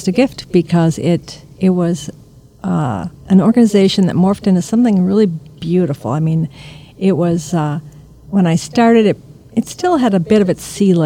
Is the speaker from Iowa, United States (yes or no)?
yes; Iowa, United States; I actually grew up in a small town in northeast Iowa.